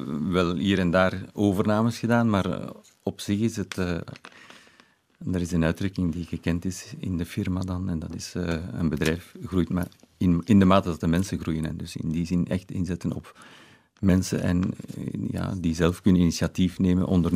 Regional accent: Halle, Flanders, Belgium; born there; in de... streek waar ik woon of waar ik geboren ben, zeker in Halle

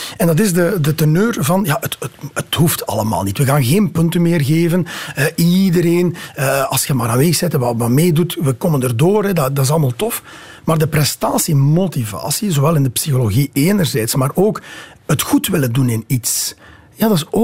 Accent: Sint-Gillis-Waas, East Flanders, Belgium; Wel, ik kom zelf uit het Waasland, uit Sint-Gilles-Waas.

